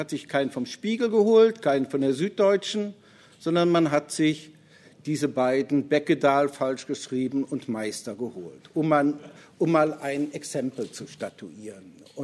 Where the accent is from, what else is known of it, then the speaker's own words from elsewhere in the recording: Rhineland, Germany; Nun bin ich Rheinländer.